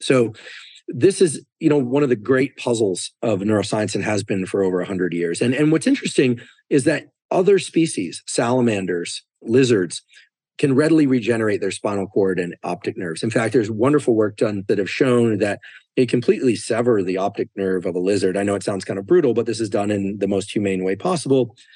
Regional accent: Stanford, California, United States; born there; I'd done my postdoc at Stanford. I was born in Stanford Hospital. So I'll probably die at Stanford, but hopefully a long time from now.

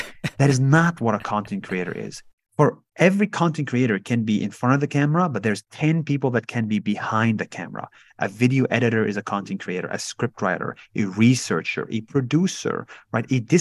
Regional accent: Israel; Don't forget that I'm from Israel.

